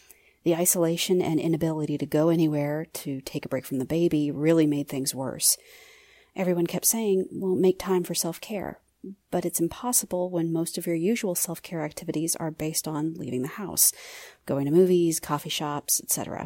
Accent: Topeka, Kansas, United States; I'm from Topeka, Kansas.

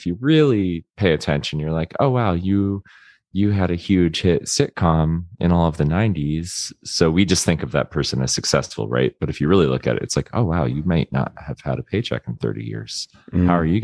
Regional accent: Florida, United States; I mean, I grew up in Florida. I went to Florida State for music ed percussion.

